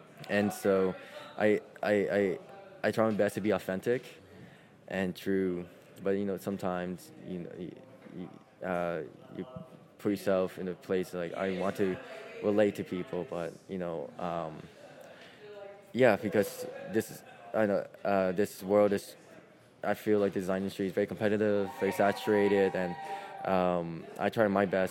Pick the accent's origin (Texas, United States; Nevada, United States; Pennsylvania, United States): Pennsylvania, United States; Philadelphia; But I grew up in Philadelphia, North Philadelphia, and yes, it's like the city.